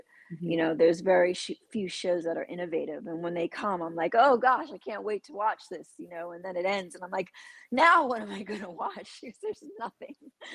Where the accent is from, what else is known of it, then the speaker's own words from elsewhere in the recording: New York City, New York, United States; I'm from the South Bronx. I'm not from LA, right? Okay. So I'm from New York. So I'm a New Yorker.